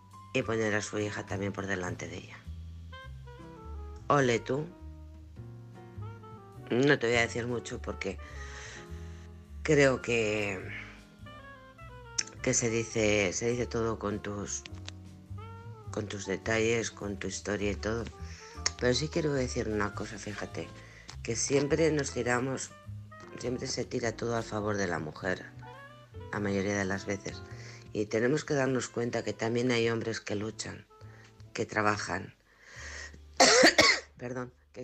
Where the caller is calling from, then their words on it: Alcorcón, Community of Madrid, Spain; de Alcorcón.